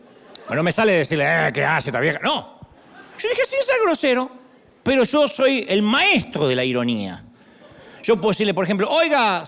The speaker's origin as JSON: {"language": "Spanish", "country": "Argentina", "said": "soy argentino y soy un elegido de Dios."}